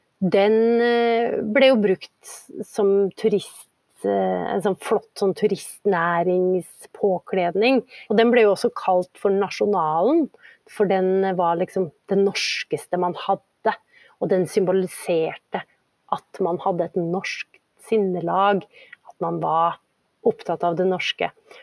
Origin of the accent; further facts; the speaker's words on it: Rindal, Møre og Romsdal, Norway; For eksempel i min hjemkommune da, der jeg kommer fra, så Rindalsbunaden ble utviklet